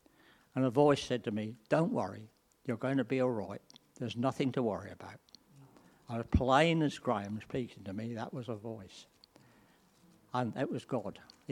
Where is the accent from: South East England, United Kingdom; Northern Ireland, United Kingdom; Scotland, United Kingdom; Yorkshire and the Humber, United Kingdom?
Yorkshire and the Humber, United Kingdom; Rotherham; born there; I was born in Rotherham in Yorkshire in 1938. My family wasn't really Christian as such, and so I wasn't brought up in a Christian church or family.